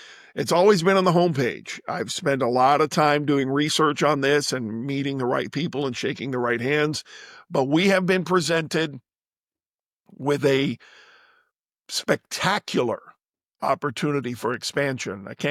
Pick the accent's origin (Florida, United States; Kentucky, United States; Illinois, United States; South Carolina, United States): Florida, United States; now in Savannah, United States; you can count on me being in Florida. It's my home state. I have family down there.